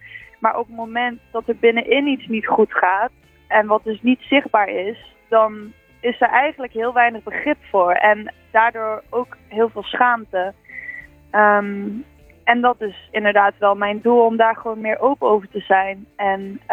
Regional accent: North Brabant, Netherlands; En ik kom dus oorspronkelijk uit Brabant en daar heb je natuurlijk carnaval.

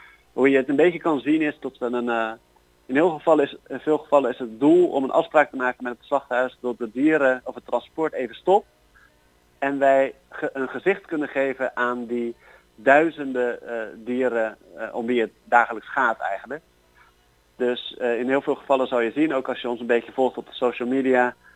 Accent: Rotterdam, South Holland, Netherlands; Dus ik ben een Rotterdammer

